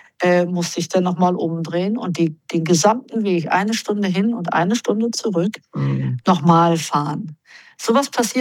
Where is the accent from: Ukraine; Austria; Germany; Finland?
Germany; Hamburg; Sondern erstens bin ich ja selber Hamburgerin. Zweitens die 62er Flut, ich wurde da geboren.